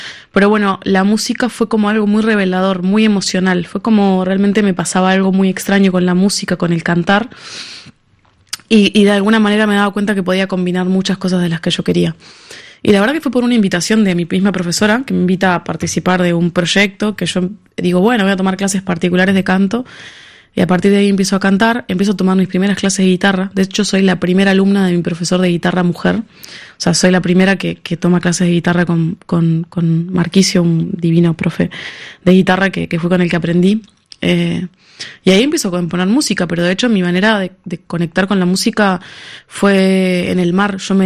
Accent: Buenos Aires, Argentina; yendo a mi casa. O sea, estoy yendo a Buenos Aires. La primera vez en mi vida que no me iba.

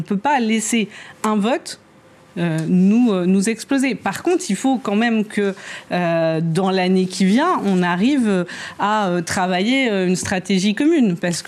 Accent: Auvergne-Rhône-Alpes, France; Moi, j'étais chez moi en Isère ce week-end

